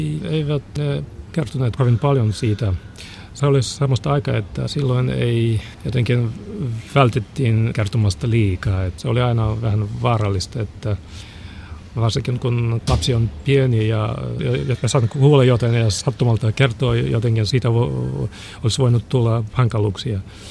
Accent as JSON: {"language": "Finnish", "town": "Lviv", "region": "Lviv Oblast", "country": "Ukraine", "second_language": "Finnish", "said": "Mä muistan, että jotenkin ehkä vuonna 1989 suunnilleen oli aika paljon semmoisia mielenosoituksia meillä Lvivissä"}